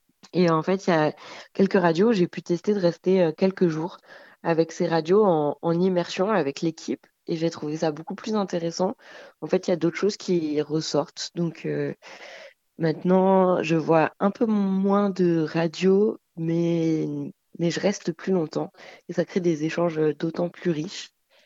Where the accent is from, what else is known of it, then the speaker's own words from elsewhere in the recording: Provence-Alpes-Côte d'Azur, France; Alors donc moi je suis originaire du Var, j'ai travaillé à Mulhouse